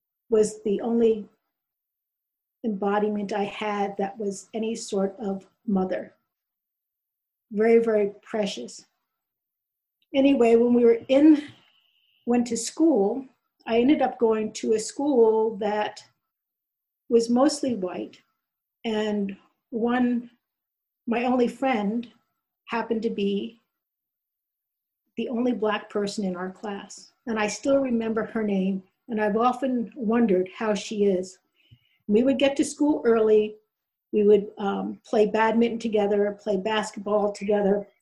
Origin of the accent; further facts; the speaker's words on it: Hollis, New York, United States; And when I grew up in Hollis, New York, and we moved a little further out, and I can remember, it's kind of like what someone was saying, well, then we were the Jewish family